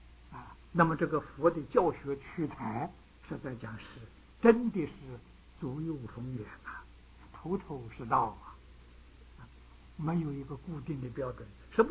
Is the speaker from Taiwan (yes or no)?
no; China; 这两位啊，是我们中国人呢常讲的叫不要无常黑无常